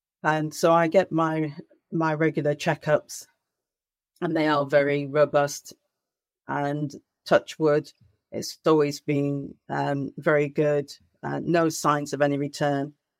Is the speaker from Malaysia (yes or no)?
no; Yorkshire and the Humber, United Kingdom; born there; I was born in Yorkshire and I returned.